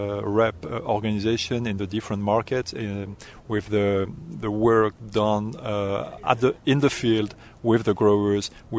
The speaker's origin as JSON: {"language": "English", "region": "Brittany", "country": "France", "tie": "born or raised there", "also_born_or_lived": "Mexico", "moved": "as an adult", "lives_now": "United States", "said": "I'm originally from France. I grew up in France, western part, in Brittany. And I've been working in different places in the world, in France, Mexico, and the United States lately."}